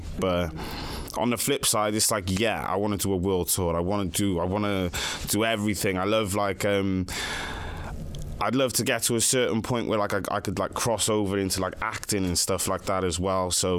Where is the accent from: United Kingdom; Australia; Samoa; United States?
United Kingdom; Cardiff, Wales; accent: Cardiff; I think in terms of my music, I think it's very Cardiff based on, like, my accent.